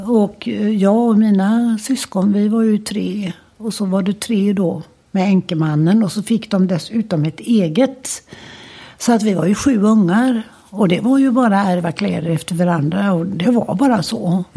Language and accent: Swedish; Gothenburg, Västra Götaland County, Sweden; Och där växte vi upp och bodde i många, alla år. Och idag är den till och med... Det var sånt där radhus, gammalmodigt träradhus. Boråsvägen ut hette det väl på den tiden. Precis i ytterkanten av Örgryte.